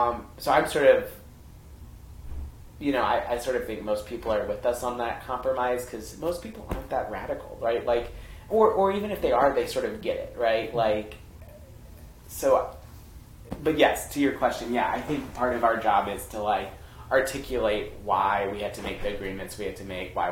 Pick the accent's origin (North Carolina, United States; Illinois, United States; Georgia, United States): Georgia, United States; Atlanta; Or just, like, some of the things we were talking about earlier about, like, growing up in Atlanta.